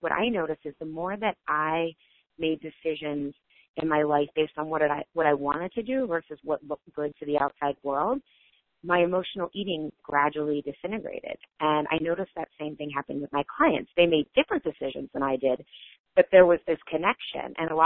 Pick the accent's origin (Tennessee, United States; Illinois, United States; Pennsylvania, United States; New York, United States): Pennsylvania, United States; Pittsburgh; I know, I grew up in Pittsburgh. The winters were brutal.